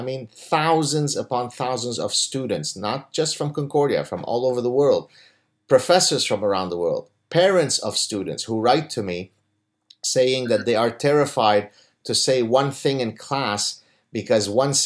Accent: Lebanon; moved away; I'm protected because I come from the Middle East. Therefore, what ends up happening is people have a harder time to accuse me of white supremacy and all this kind of stuff, even though they sometimes try to, because I'm the war refugee from Lebanon, right?

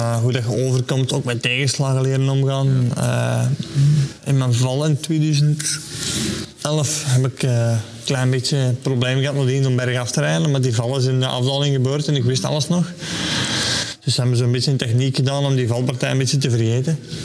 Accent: Belgium; En destijds als Belg vielde, en heel België zat op een kop van oog

